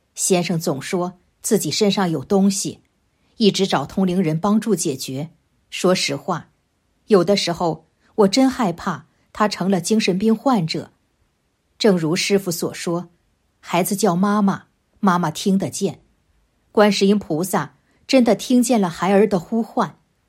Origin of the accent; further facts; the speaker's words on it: Hunan, China; 我是来自湖南的同修